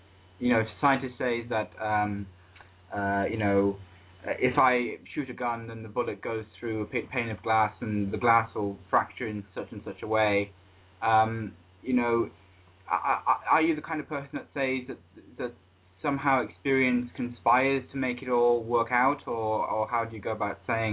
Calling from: England, United Kingdom

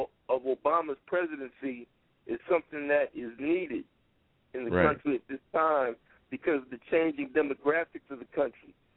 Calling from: Philadelphia, Pennsylvania, United States; I'm calling from South Philadelphia. South Philadelphia.

